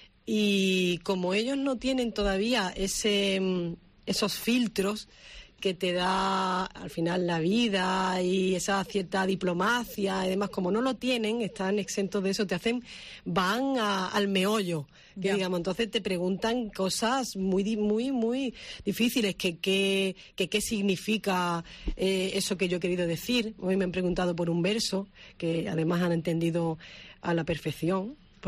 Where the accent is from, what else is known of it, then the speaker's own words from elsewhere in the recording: Andalusia, Spain; mi tierra, Andalucía